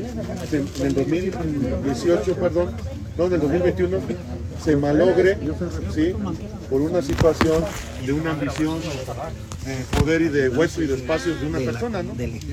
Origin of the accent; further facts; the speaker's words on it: Salamanca, Guanajuato, Mexico; Yo soy de Salamanca, pero no soy de Sotelo.